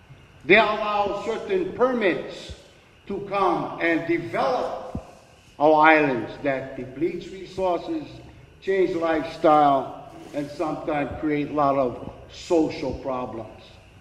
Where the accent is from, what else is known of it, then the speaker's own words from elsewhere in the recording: Hawaii, United States; I'm a Hawaiian that lived here with big corporations called Dole Pineapple and Seabrewer Sugar.